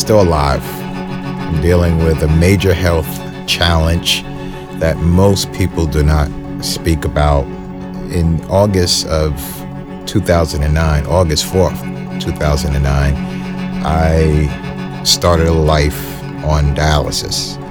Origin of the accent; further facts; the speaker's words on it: New York City, New York, United States; I was born and raised in New York City.